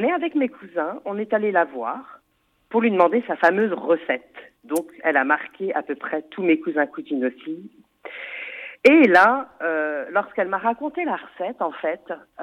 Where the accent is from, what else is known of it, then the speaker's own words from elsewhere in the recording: Paris, Île-de-France, France; Même si je suis une petite parisienne